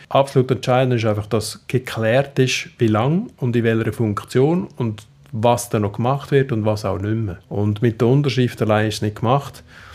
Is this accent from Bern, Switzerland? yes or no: no; Aargau, Switzerland; now in St. Gallen, Switzerland; aufgewachsen im Kanton Aargau, auf St. Gallen studieren und dann bleiben hängen.